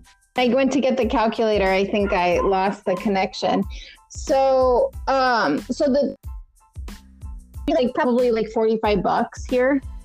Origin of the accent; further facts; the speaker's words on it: United States; So as an American, they just assume money.